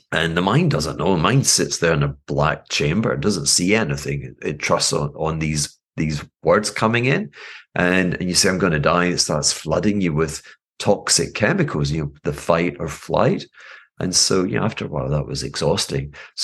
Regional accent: Glasgow, Scotland, United Kingdom; But I was born in Glasgow. I was born under very, very modest circumstances, lived in a, if you will, the Americans would call it a project. It was violent. Our family were kind of not accepted.

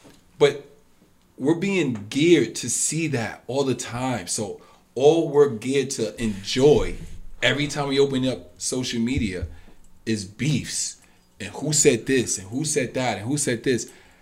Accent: Harlem, New York, United States; Oh, there we go, bro. There we go. I'm from Harlem.

